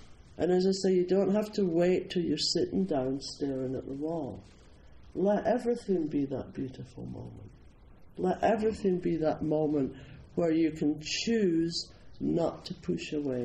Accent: Scotland, United Kingdom; accent: Scottish; What? Wait, do you understand Scottish?

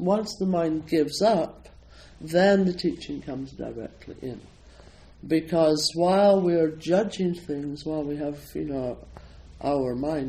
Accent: Scotland, United Kingdom; accent: Scottish; I say a bit in my old Scottish accent, and then I translate it into English.

